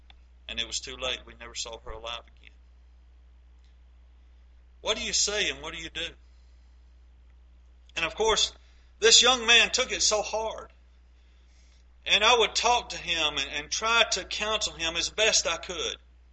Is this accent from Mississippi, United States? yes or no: no; Savannah, Tennessee, United States; When I was growing up in Savannah, Tennessee